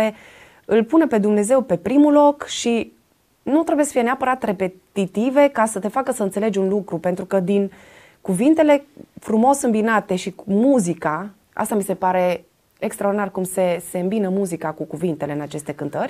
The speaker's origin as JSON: {"language": "Romanian", "country": "Romania", "said": "Noi suntem români, români de când suntem"}